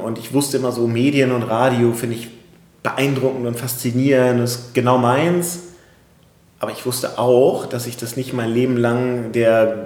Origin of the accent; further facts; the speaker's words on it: Hamburg, Germany; Ich komme aus Hamburg, genau.